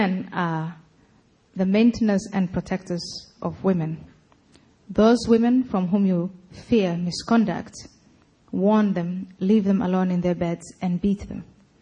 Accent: Somalia; now in Netherlands; I grew up in Somalia, so the first time I read the Quran, I was about 4 or 5 years old

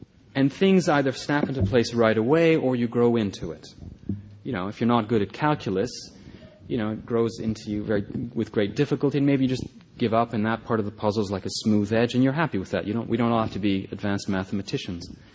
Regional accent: Quebec, Canada; I'm from Quebec, I'm French-Canadian. But both sides of my parents, of my families, have been in Quebec for over 300 years. So even my roots in France are incredibly distant.

